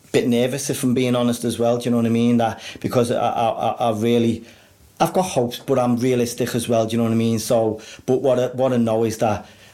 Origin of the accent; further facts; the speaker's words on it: Liverpool, North West England, United Kingdom; I'm a Scouser